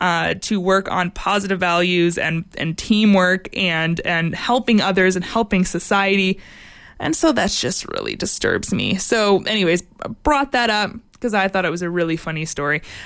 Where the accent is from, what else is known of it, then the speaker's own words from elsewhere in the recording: United States; now in Canada; I am myself American. Don't worry, I live up here now.